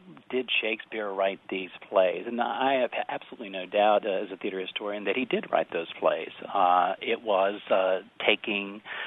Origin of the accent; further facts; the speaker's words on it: the South, United States; accent: Southern; My southern accent's coming out there.